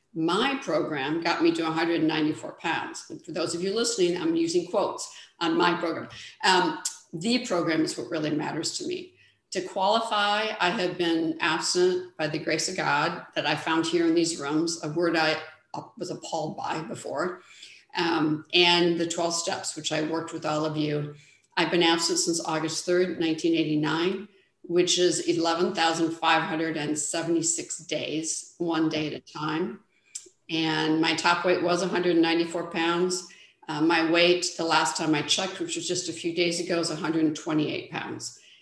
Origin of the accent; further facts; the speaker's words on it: Sacramento, California, United States; and I am from Sacramento, California.